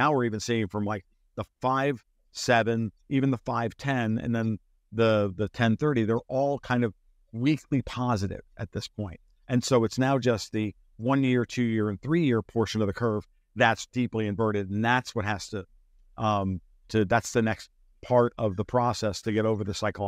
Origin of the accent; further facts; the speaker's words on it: United States; because I'm an American, right? So I don't want to see the United States destroyed.